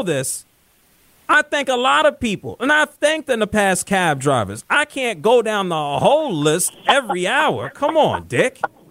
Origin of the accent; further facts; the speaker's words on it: New York, United States; When I grew up in New York, yeah, I could go outside and get a cab.